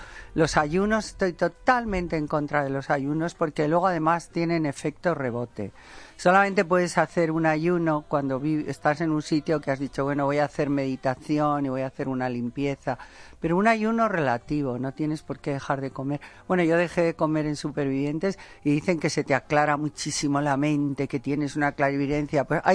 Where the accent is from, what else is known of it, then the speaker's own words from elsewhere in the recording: Spain; Si yo no soy francesa, si soy española